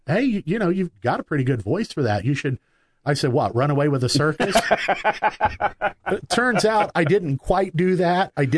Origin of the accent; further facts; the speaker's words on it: Oblong, Illinois, United States; now in Robinson, United States; I grew up in Oblong.